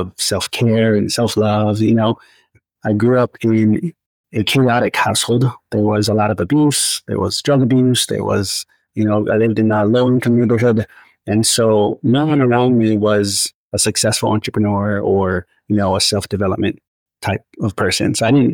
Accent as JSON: {"language": "English", "region": "Hawaii", "country": "United States", "tie": "born or raised there", "moved": "as an adult", "lives_now": "San Diego, United States", "said": "Yeah, so I was born and raised in Hawaii. And as an adult, as I got into my 20s, I moved to San Diego."}